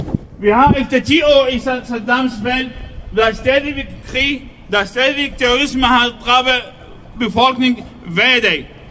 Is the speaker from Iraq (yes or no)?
yes; Iraq; now in Denmark; Jeg er iraker. Politisk flygtning her fra Danmark.